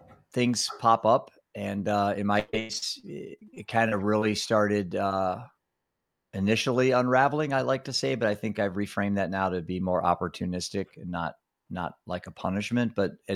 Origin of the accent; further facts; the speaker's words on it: Iowa, United States; Iowa. Not Idaho, like not potatoes, corn and beans. My whole life, you know, but pretty, I'd say I grew up in the Leave It to Beaver household